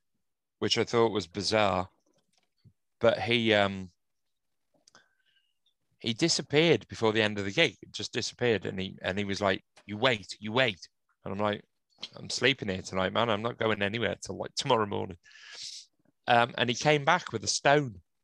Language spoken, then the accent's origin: English; England, United Kingdom; I'm from England.